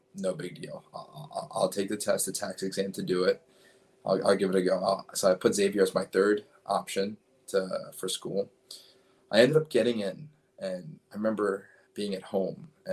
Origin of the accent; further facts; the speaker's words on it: Brooklyn, New York, United States; I grew up in Brooklyn, New York, and I went to school.